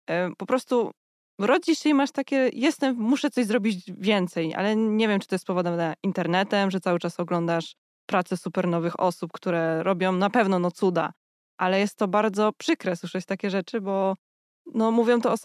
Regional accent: Kraków, Lesser Poland, Poland; Ja jestem z Krakowa

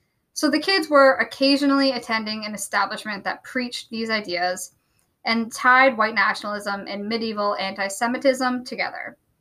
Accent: New England, United States; We're all from New England around here.

